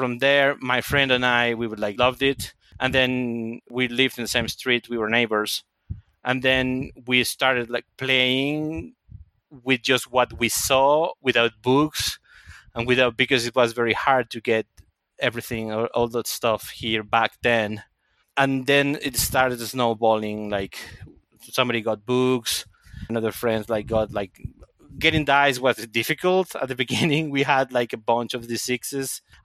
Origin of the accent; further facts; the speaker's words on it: Mexico; English is a second language; I'm from Mexico.